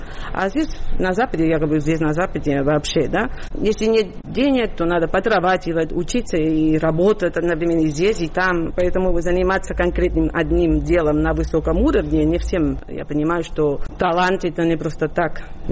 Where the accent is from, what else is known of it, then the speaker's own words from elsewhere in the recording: Sabadell, Catalonia, Spain; И я детство провела в Сабаделе, и уже подростком стала приезжать очень часто все выходные практически в Барселону